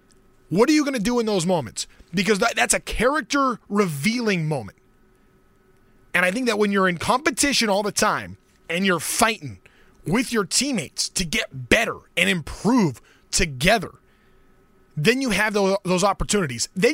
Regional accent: California, United States; growing up in Southern California, early 2000s, I'm a big college football fan.

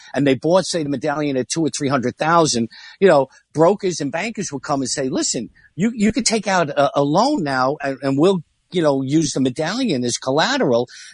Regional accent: Queens, New York, United States; Living, born and raised in Queens, I don't even pay attention to a lot of the other boroughs' presidents.

